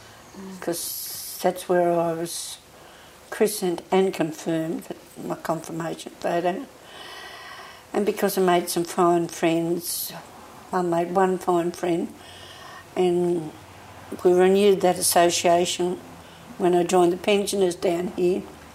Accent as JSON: {"language": "English", "town": "Erskineville", "region": "New South Wales", "country": "Australia", "tie": "born or raised there", "also_born_or_lived": "Newtown", "said": "I'll always tell them I was born in Newtown and reared in Erskineville."}